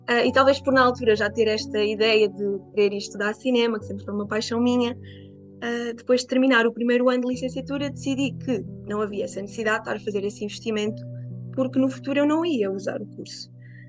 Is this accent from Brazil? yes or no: no; Terrugem, Lisbon, Portugal; Pronto, eu sou da Terrugem, cresci cá, estudei cá